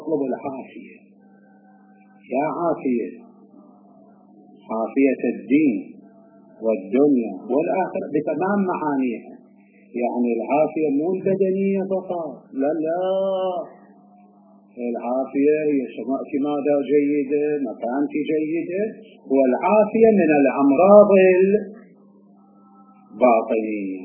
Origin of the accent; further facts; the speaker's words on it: Najaf, Najaf Governorate, Iraq; أكو كان عندنا في النجف الأشرف،